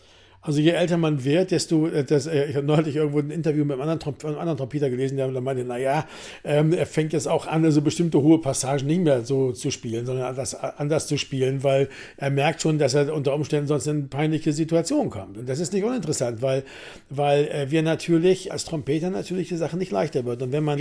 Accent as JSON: {"language": "German", "region": "Bremen", "country": "Germany", "said": "möchte ich mal als Bremer sagen"}